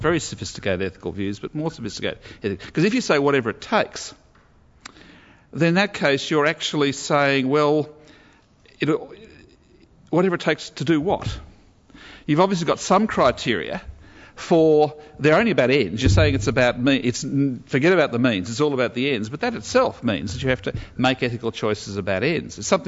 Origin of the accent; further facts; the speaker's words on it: Queensland, Australia; born there; although I was born in Queensland, at that point I had absolutely no intention of going back.